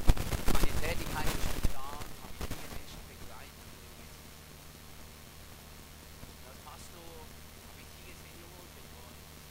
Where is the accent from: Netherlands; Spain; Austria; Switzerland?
Switzerland; Und die meisten von uns haben die uns als Schweizer Bürger oder Bürgerinnen ausweist.